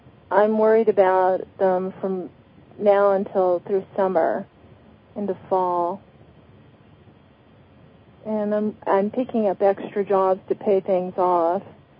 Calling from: Tucson, Arizona, United States; from Tucson.

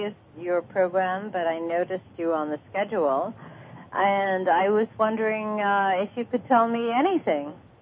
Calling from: Hollywood, California, United States; Hollywood, California.

